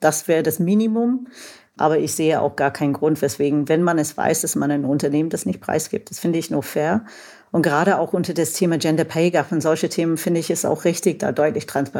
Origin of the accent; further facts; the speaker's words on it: United Kingdom; German is a second language; Und ich komme aus Großbritannien.